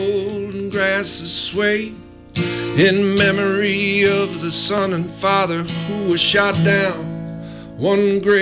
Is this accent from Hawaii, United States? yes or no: no; North Dakota, United States; also born or lived in Wisconsin; Not originally, no. I'm originally from North Dakota. I've been down here about 25 years or so.